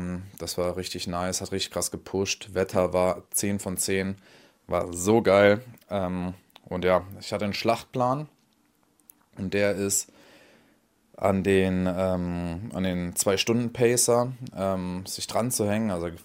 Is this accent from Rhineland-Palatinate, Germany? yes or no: no; Freiburg, Baden-Württemberg, Germany; Freiburg, Halbmarathon, meine Heimatstadt